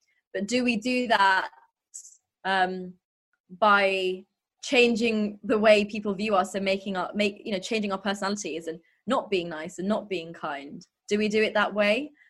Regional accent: United Kingdom; Being Asian British and a Duke, because I had a quite, I didn't have like a, you know, a top role in the civil service. I felt like a real minority.

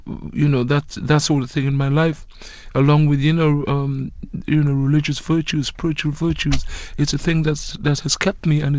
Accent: Trinidad & Tobago; the village I grew up in Trinidad.

